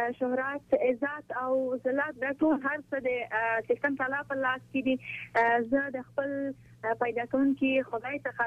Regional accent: Afghanistan; نو دومره به ورته وایم چې زه یوه افغانه او یوه پښتنه یم.

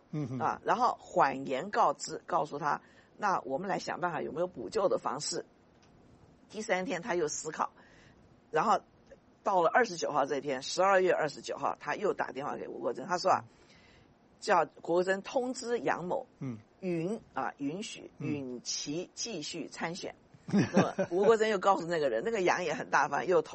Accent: China; now in Taiwan; 因为我们外省人就是从大陆来的，外省只占人口13%

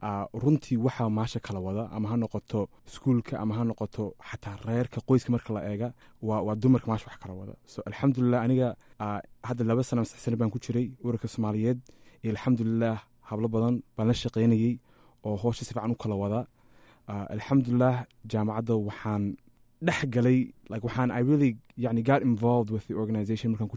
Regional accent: Columbus, Ohio, United States; hadda Columbus baan ku soo barbaaray Columbus bereerkii degan yihiin

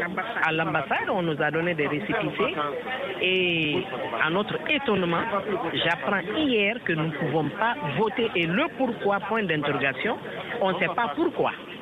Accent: Guinea; now in United States; je suis une Guinéenne, 100%.

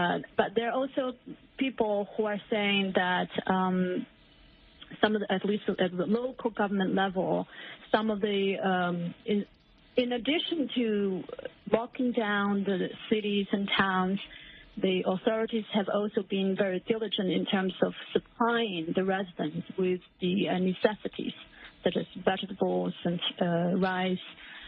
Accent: Hubei, China; I came from Hubei province, right? That's my hometown. And I keep close contact with my family members and friends there.

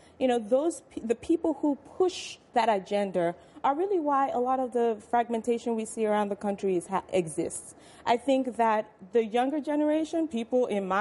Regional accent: Nigeria; I'm a Nigerian

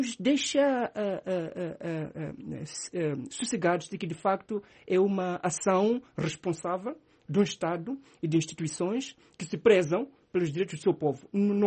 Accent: Mozambique

